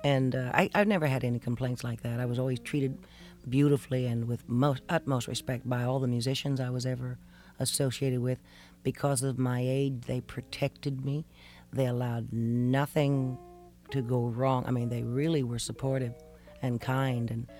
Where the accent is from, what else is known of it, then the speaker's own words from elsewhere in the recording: Columbus, United States; I played all the clubs that you could possibly play in and around my hometown in Columbus.